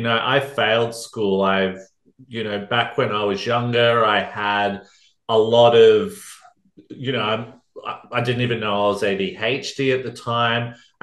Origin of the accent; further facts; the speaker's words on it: Australia; accent: Australian; I'm from Australia, if you can't tell by my accent. pretty strong accent, I might say.